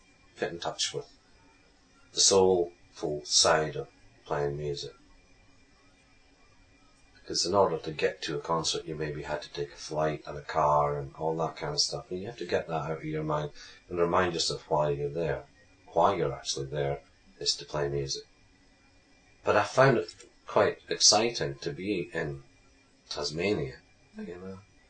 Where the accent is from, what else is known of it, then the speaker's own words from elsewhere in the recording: Scotland, United Kingdom; I was still in primary school, and I was living up in Perthshire.